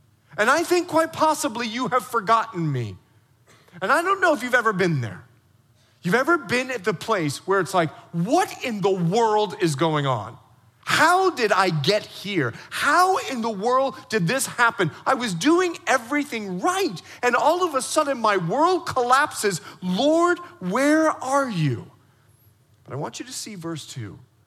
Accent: Bahamas; I'm from the Bahamas, right? Like, I don't even know what snow is. I've never seen snow, much less black ice.

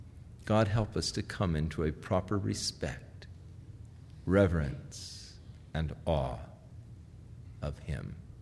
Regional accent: Ventura, California, United States; You know, as a kid, I grew up in Ventura.

